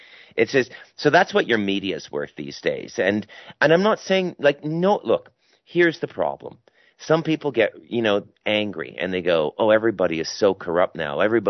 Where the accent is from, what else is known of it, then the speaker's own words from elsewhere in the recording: Ottawa, Ontario, Canada; I was born and raised in Ottawa.